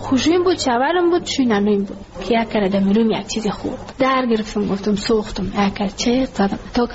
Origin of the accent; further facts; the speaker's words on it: Ghazni, Afghanistan; now in Kabul, Afghanistan; ما کابل آمده از غزنی هستیم